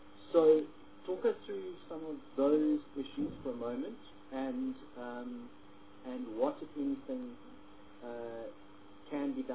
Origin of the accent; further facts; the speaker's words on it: Durban, KwaZulu-Natal, South Africa; I mean, I'm from Durban